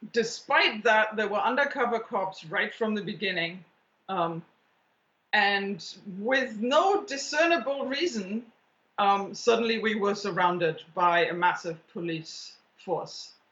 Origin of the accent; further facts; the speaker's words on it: Germany; accent: German; English is a second language; So, yeah, you might notice my German accent.